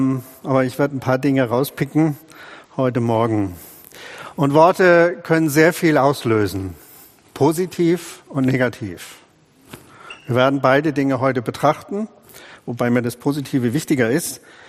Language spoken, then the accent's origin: German; Northern Germany, Germany; moved away; Ich komme ja aus dem Norden, lang ist's her, fast 40 Jahre, und wir sind damals hier in Schwabenland gekommen.